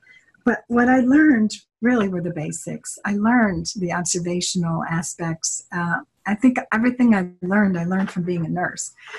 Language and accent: English; St. Louis, Missouri, United States; And she knew that I was from St. Louis, and Washington University was one of the five sites. So I was home for a visit in the summer